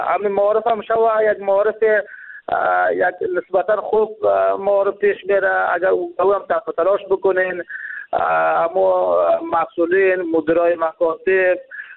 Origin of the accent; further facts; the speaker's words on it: Jowzjan, Afghanistan; ولایت ما، ولایت جوزجان،